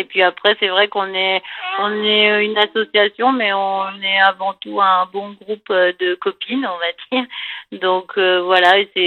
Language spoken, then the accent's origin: French; Auvergne-Rhône-Alpes, France; now in Saint-Jean-Valdaine, France; Alors, moi, j'habite à Saint-Jean-Valdaine, mais ça fait... Moi, à la base, je suis originaire de Haute-Savoie et je suis arrivée dans la Valdaine il y a déjà... ça fait 14 ans maintenant.